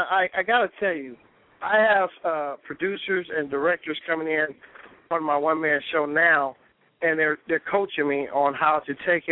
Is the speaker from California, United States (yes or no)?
yes; California, United States; I grew up in South Central Pasadena, Pomona, Watts, Compton. You name it. In fact, we lived in Watts during the Watts riots.